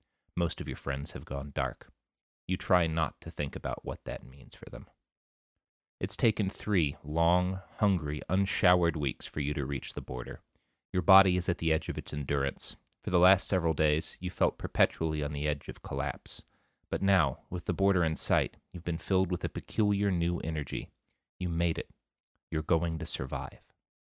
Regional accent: Texas, United States; When I first started traveling and people would find out that I came from Texas, many of them would ask if I owned guns, which I did and do.

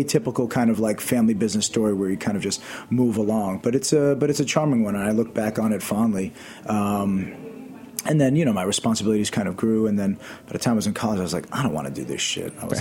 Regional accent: Maspeth, New York, United States; I mean, I grew up in Queens, in Maspeth, Queens.

